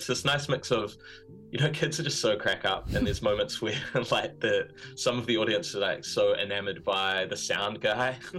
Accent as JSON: {"language": "English", "town": "Christchurch", "region": "Canterbury", "country": "New Zealand", "tie": "born or raised there", "said": "I grew up in Christchurch as well."}